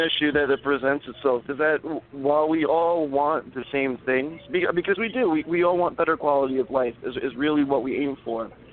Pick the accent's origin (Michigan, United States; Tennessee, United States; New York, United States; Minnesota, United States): New York, United States; I mean, I'm from New York, you know what I mean? I'm 29 years old. It's not easy being out here.